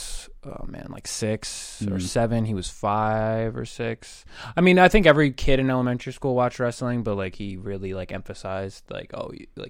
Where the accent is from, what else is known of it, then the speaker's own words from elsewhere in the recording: Newburgh, New York, United States; Newburgh, New York. Right Newburgh. Here where we're sitting now. Same city.